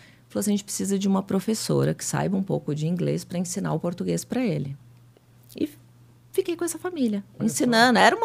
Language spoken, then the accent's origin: Portuguese; Pouso Alegre, Minas Gerais, Brazil; Eu sou de Minas, sou de Pouso Alegre.